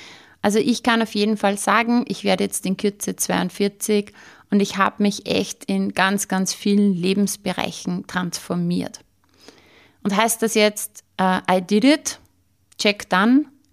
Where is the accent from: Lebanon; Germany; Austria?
Austria; Sie ist eine gestandene Frau, wie wir bei uns in Österreich sagen.